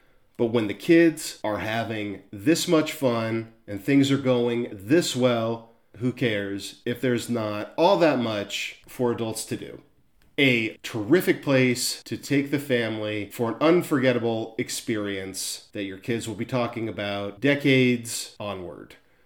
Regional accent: California, United States; As a kid growing up in Orange County, every time someone told me about Six Flags, I thought, wow, that sounds incredibly far away.

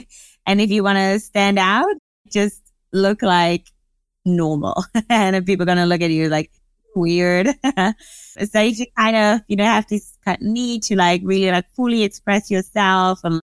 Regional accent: Germany; born and raised in Germany

